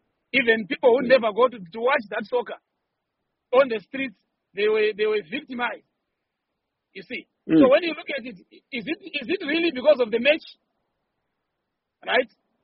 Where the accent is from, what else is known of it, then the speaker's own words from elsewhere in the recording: Bulawayo, Zimbabwe; because like some of us, we grew up partly in Blawayo.